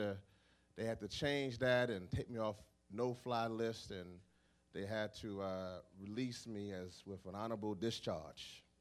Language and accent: English; Shreveport, Louisiana, United States; born there; accent: Southern drawl; I'm from the South as well, so you might hear that little drawl. I was born in Shreveport, Louisiana.